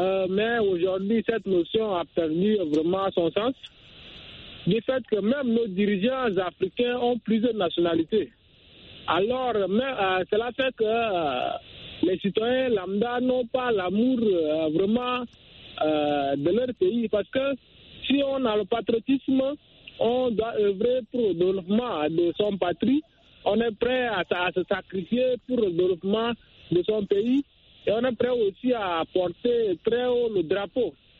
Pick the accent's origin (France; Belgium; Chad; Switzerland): Chad; mais pourquoi je suis tchadien?